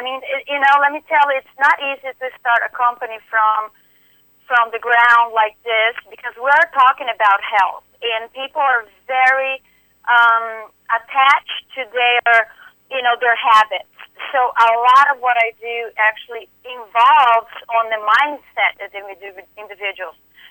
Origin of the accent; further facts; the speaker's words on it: Brazil; English is a second language; now in Atlanta, United States; I'm originally from Brazil and I've been in Atlanta for 21 years.